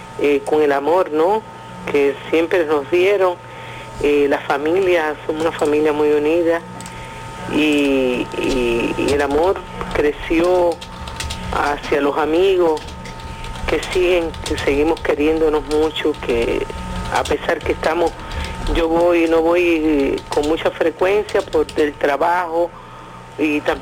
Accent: Sancti Spíritus, Cuba; vine a hacer las conclusiones aquí a La Habana. Es decir, bebí de toda la fuente de Santi Espíritu musical, de toda esa formación académica, y entonces, nada, es mi ciudad natal.

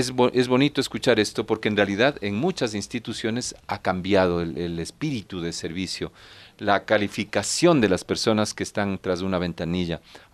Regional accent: Ecuador; porque si somos ecuatorianos, pues tenemos que ser también autocríticos

